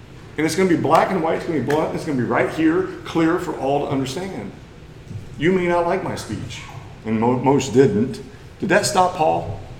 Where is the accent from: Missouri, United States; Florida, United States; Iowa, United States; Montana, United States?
Missouri, United States; I come from Missouri. There's no I on Missouri when you come from there.